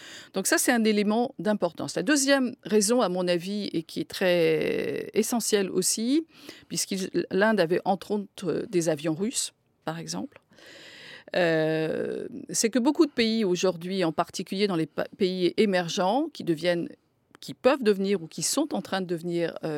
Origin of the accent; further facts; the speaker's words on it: France; C'est pas parce que je suis française